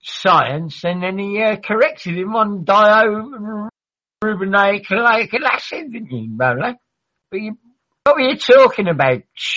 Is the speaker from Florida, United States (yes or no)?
no; North Carolina, United States; I'm from North Carolina. I play with my sister.